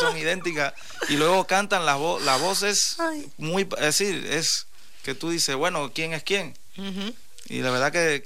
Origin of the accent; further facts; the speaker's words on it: Cuba; en mi caso como cubano, ¿no?